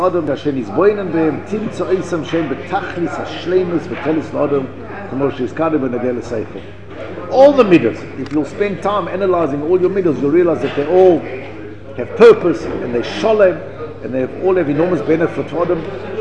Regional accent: Pretoria, Gauteng, South Africa; Elon Musk, he's from my hometown, he's a Pretorian.

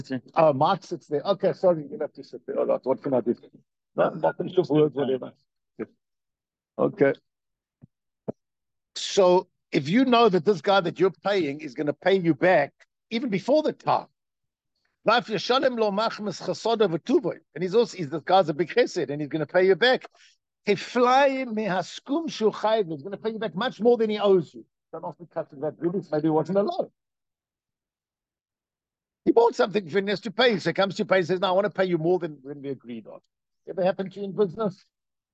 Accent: South Africa; I grew up in South Africa.

